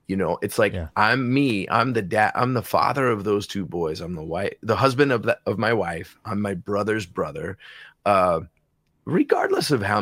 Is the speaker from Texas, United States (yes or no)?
no; Philadelphia, Pennsylvania, United States; I'm from Philly, right?